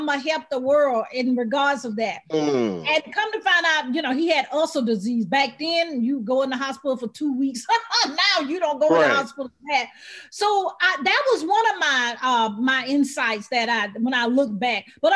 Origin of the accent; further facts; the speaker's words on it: Alabama, United States; accent: Southern twang; When I was younger, growing up, you could tell the Southern twang, right? I'm from Alabama.